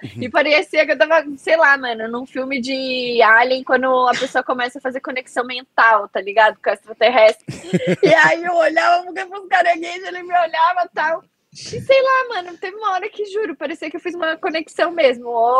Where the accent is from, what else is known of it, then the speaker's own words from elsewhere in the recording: Bahia, Brazil; Eu fui criada caiçara, né? Tipo assim... Sou baiana, mas sou criada caiçara.